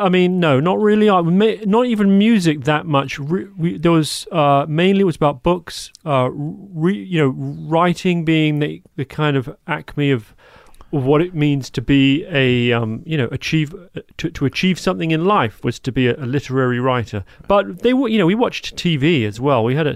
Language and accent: English; London, United Kingdom; London, England.